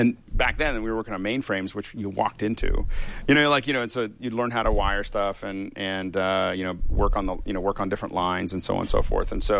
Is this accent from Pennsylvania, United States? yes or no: yes; Pennsylvania, United States; Yeah, Pennsylvania. So, I mean, we grew outside of Pittsburgh, but where I grew up.